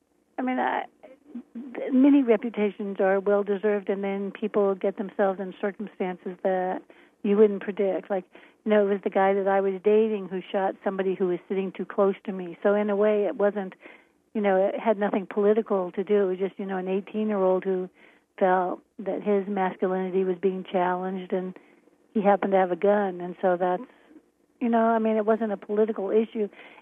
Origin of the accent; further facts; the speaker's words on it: Maryland, United States; I grew up in Maryland, which really did kind of focus its energy on being Southern, even though it was above the, you know, the Mason-Dixon line.